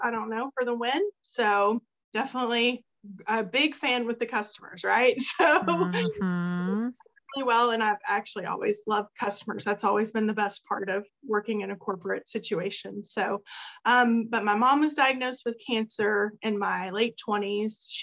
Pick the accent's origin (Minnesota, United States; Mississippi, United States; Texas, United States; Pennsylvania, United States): Texas, United States; also born or lived in Memphis; now in Atlanta, United States; So I grew up in Texas, started in a corporate position, was promoted to a job in Memphis. I was there 5 years, then came to Atlanta, Georgia for another promotion.